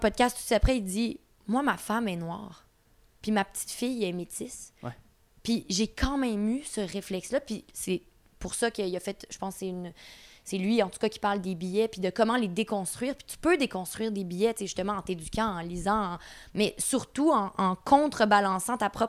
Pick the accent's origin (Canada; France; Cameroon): Canada; Terrebonne, Quebec; Même si je viens de Terrebonne